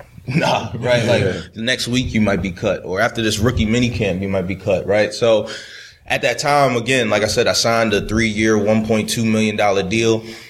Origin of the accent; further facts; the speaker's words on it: Baltimore, Maryland, United States; like I said, I grew up in Baltimore, that purple and black, you know.